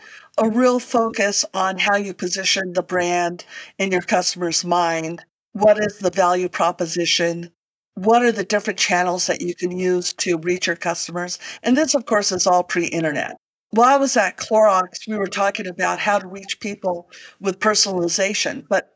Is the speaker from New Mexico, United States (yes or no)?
yes; Santa Fe, New Mexico, United States; I grew up in Santa Fe, New Mexico. My dad was in sales